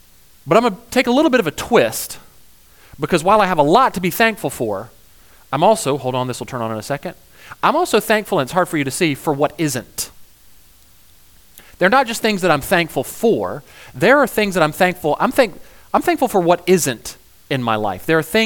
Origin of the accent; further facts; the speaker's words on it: Georgia, United States; We're from Georgia. What? We put pecans in everything, pecans and bacon.